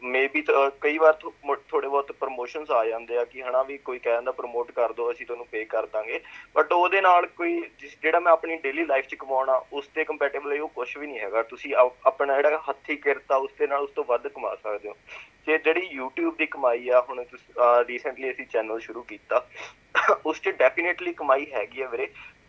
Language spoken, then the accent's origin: Punjabi; Sadarpur, Punjab, India; ਮੇਰਾ ਪਿੰਡ ਆ ਪਟਿਆਲੇ ਦੇ ਕੋਲ ਸਦਰਪੁਰ।